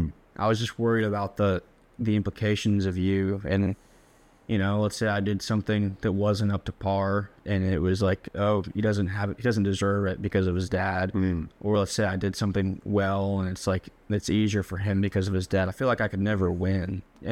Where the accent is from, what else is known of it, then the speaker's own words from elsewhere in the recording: Woodbury Forest, Virginia, United States; I grew up in Woodbury Forest, Virginia.